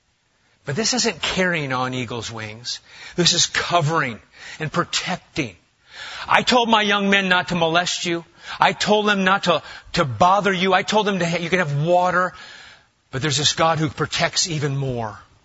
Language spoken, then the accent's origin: English; Nebraska, United States; Now, when I was a kid, of course, you can tell I'm from Nebraska